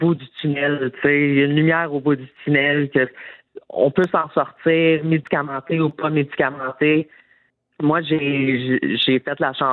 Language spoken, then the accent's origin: French; Rockland, Ontario, Canada; Moi, je viens d'origine de Rocklin. Et puis, maintenant, je suis à Wendover, mais j'ai passé mon enfance vraiment à Rocklin avec ma famille et tout.